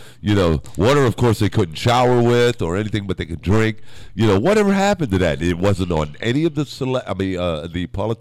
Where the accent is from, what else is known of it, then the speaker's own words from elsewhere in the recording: United States; one of the things that really insulted me as an American was the situation up in Flint, Michigan